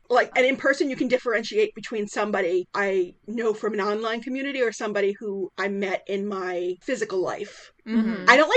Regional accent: Ireland; I am Irish through and through.

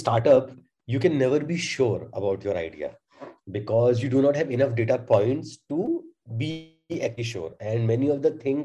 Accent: India; we are going to attack the problem because we as Indian consumers face it.

